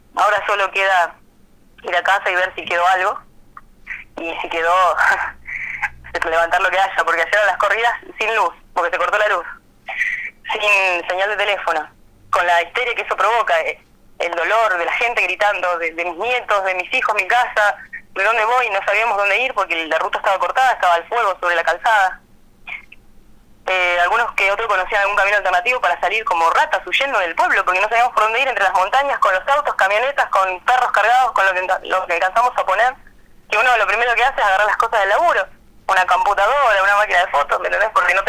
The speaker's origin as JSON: {"language": "Spanish", "region": "Neuquén", "country": "Argentina", "said": "Nosotros acá estamos, yo vengo de Neuquén."}